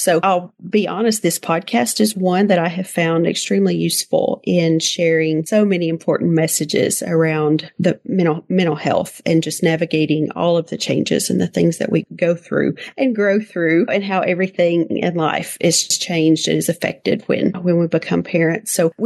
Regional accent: Virginia, United States; now in Texas, United States; So I had actually been contacted by an organization in Virginia, which is my home state. I live in Texas.

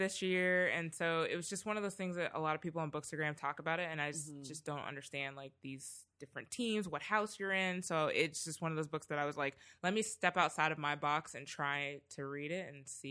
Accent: Canada; I'm originally Canadian. I know a lot of people don't know that about me, but I'm like, where my dad comes from, Trinidad

